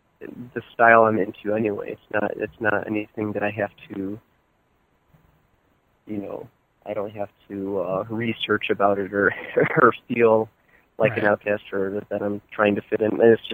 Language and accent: English; Buffalo, New York, United States; I grew up in Buffalo, and I really don't have a big following here.